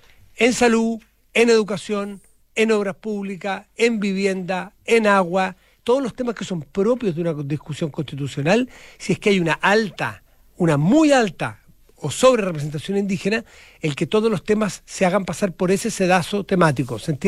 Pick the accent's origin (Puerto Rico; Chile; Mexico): Chile; como chileno común y corriente como tú y yo, Nicolás.